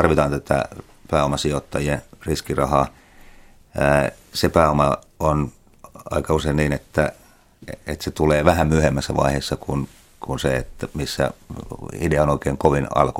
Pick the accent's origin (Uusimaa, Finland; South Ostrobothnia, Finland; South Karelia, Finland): South Ostrobothnia, Finland; no mä olen itse eteläpohjalainen